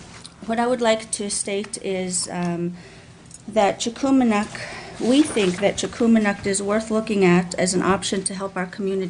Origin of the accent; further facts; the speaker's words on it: Bethel, Alaska, United States; I was born and raised in Bethel, Alaska. I am a Yupik Eskimo from the Chulista region.